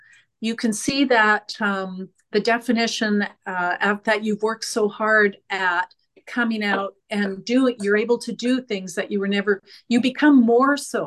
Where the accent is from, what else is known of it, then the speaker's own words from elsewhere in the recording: Canada; I'm Canadian. It was in Canadian funds.